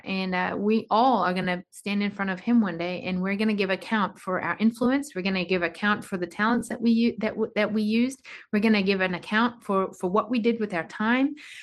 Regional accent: South Africa; now in United States; I was born and raised in South Africa. I am a legal, naturalized citizen of this country.

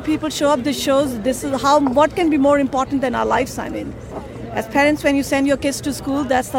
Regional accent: India; We're from India. We have Mahatma Gandhi. We won through nonviolence.

